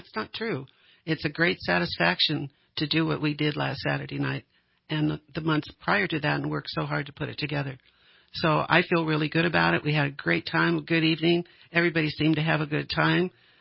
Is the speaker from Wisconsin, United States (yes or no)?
no; Alamo, California, United States; now in Redding, United States; Well, as far as I'm concerned, I moved from God's country, and that was Alamo down south. And we had a beautiful home, and we were in the community